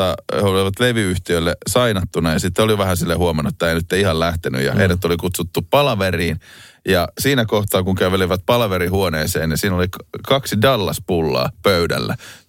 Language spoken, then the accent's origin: Finnish; Nummi-Pusula, Uusimaa, Finland; mihin myöskin rakas kotikuntani Nummi Väli-Pusula nykyään.